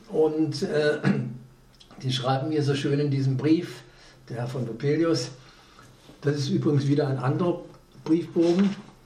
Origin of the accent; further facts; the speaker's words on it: East Germany, Germany; moved away as an adult; Ich bin 1958 aus der DDR in die Bundesrepublik gekommen.